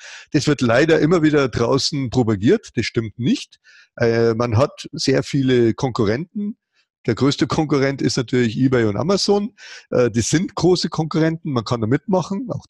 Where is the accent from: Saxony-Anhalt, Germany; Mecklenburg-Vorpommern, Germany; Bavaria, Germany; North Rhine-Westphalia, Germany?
Bavaria, Germany; Das ist ja eigentlich, wie man so schön sagt bei uns in Bayern, das ist ja Marti Wiesen